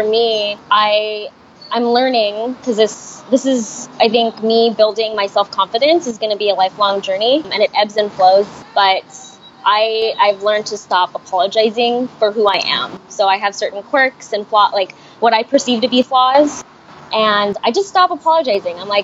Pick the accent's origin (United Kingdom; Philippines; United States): Philippines; I am Filipino. My parents both have Spanish in their blood.